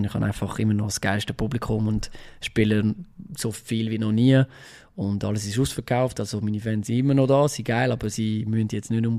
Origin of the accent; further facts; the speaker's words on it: Switzerland; als Schweizer Musiker